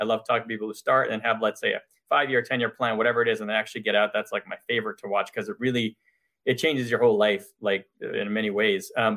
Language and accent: English; Montreal, Quebec, Canada; moved away as an adult; now in United States; my family in Montreal, where I'm from. So I'm from Canada. I moved to the US in 1998 when I did my MBA. So I lived half my life there, half my life here now.